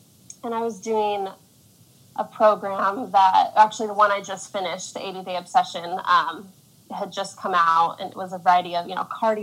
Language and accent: English; California, United States; I'm from Marin County, which is about 15 minutes north of San Francisco.